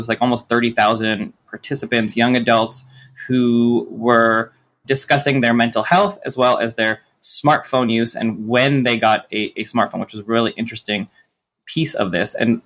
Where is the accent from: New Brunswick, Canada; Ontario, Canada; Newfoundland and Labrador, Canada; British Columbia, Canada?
Ontario, Canada; Toronto; I grew up in Toronto.